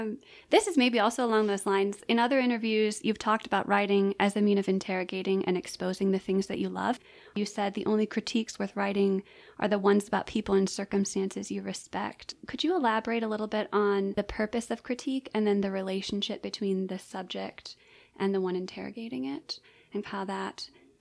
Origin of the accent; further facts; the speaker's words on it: Midwest, United States; I'm also from the Midwest